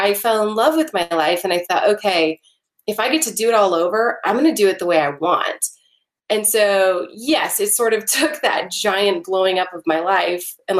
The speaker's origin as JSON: {"language": "English", "region": "Midwest", "country": "United States", "tie": "born or raised there", "said": "especially just growing up in the Midwest."}